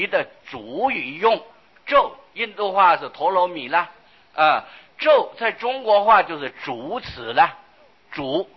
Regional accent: Taiwan; 我们中国人乃至我们台湾人小孩子讲的话呀啊，童言无惧

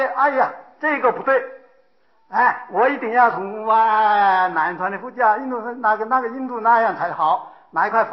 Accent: China; 我们是中国人，我是中国出家人

